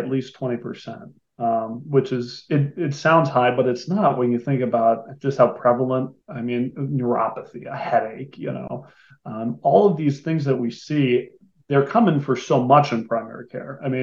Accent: Ohio, United States; I'm from Columbiana County. That's the one that touches both West Virginia and Pennsylvania, where the East Palestine train explosion derailment just happened.

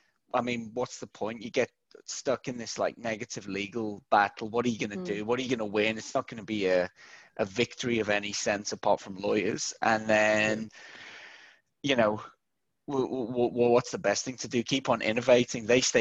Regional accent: New Zealand; I'm from New Zealand, and so New Zealand and Australia

